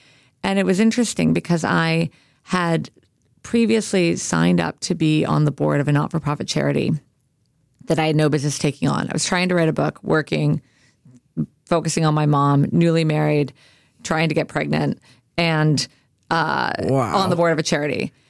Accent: United States; born there; My Canadian husband, I'm American by birth.

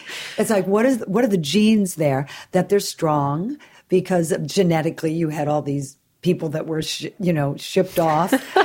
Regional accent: California, United States; because I love Australia, you know, and as a Californian

